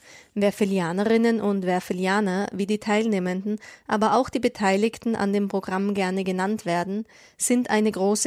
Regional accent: Vienna, Austria; Jetzt ist Bratislava für mich als Wienerin fast sowas wie unser verlängertes Wohnzimmer.

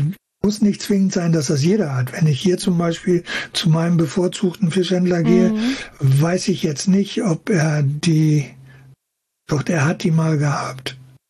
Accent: Kiel, Schleswig-Holstein, Germany; born there; Und ich bin in Kiel geboren

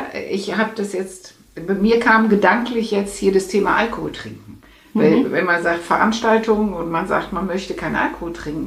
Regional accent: Netherlands; ich bin ja Holländerin.

